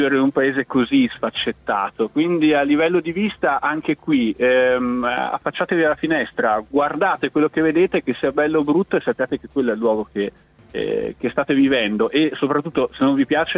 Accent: Trento, Trentino-Alto Adige, Italy; È una delle cose paradossali perché io sono di Trento

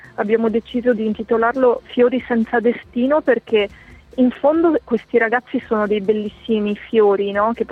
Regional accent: Storo, Trentino-Alto Adige, Italy; now in Palermo, Italy; io sono nata e cresciuta a Storo, in Trentino, poi ho sposato un ragazzo di Palermo, mi sono trasferita a Palermo

